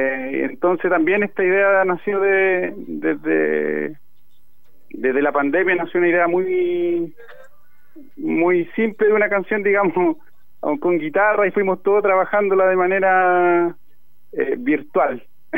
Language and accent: Spanish; Melipilla, Santiago Metropolitan Region, Chile; Nosotros somos todos de Melipilla, la banda, así que también nos nos acomodaba mucho esa locación.